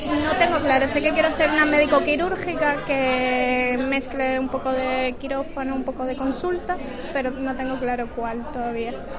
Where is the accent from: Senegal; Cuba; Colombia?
Cuba; also born or lived in Madrid; now in Santiago, Spain